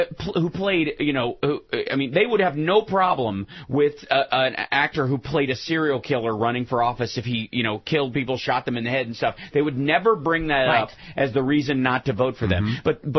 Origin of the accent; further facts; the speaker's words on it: Kentucky, United States; Well, the reality is that, like, and I'm from Kentucky.